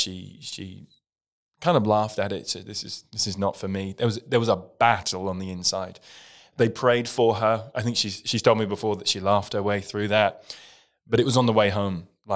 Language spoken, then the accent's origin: English; East of England, United Kingdom; I grew up in a county in the east of England called Suffolk. It is known for being in the rural farmland of England. So I grew up in a village of, 300 to 400 people. It's quite a scattered village in amongst farmland. So just rural through and through.